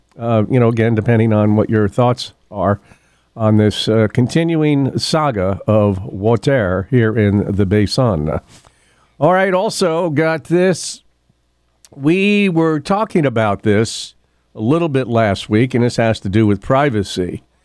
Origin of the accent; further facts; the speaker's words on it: Louisville, Kentucky, United States; she found out I was from Louisville